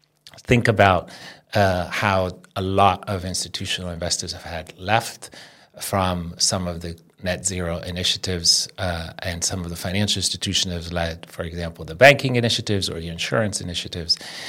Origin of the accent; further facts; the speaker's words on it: northern Italy, Italy; I'm from Northern Italy